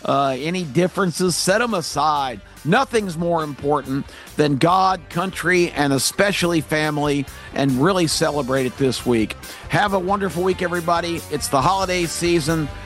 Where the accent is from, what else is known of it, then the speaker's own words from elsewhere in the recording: Atlanta, Georgia, United States; So many close friends growing up in Atlanta. My four best friends from high school are still my four best friends to this day.